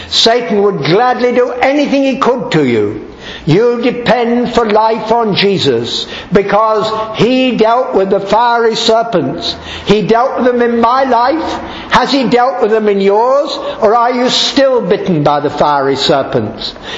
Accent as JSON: {"language": "English", "country": "India", "tie": "born there", "said": "the veranda outside the bungalow where I was born in India, and I was actually born inside that bungalow"}